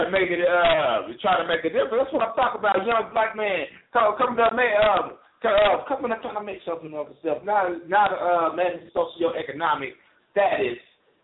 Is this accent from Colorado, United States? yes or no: no; Oklahoma, United States; because I'm originally from Oklahoma. I'm always looking out for the 918